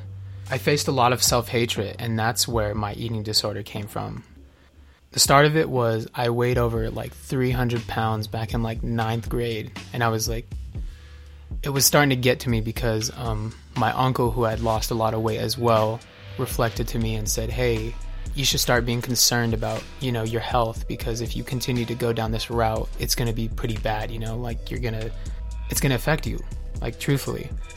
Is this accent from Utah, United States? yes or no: yes; Salt Lake City, Utah, United States; I am a local artist here in Utah, Salt Lake City. I was born here, I was raised in Rose Park. I am 20 years old.